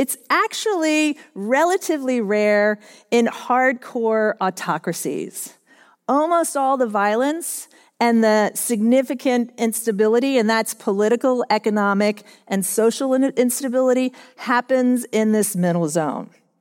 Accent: United States; I love America. I'm American, but my mom came over from Switzerland

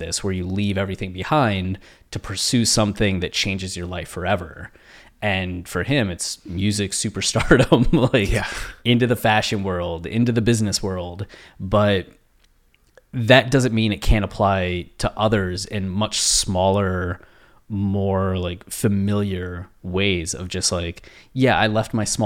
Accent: Ohio, United States; I look at this with people that I grew up with in Ohio, where a lot of them, you had some people that never wanted to leave, right?

